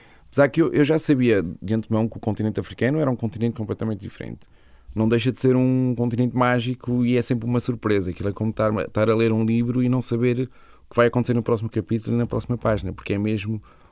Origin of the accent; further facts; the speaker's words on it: Portugal; olha, sou português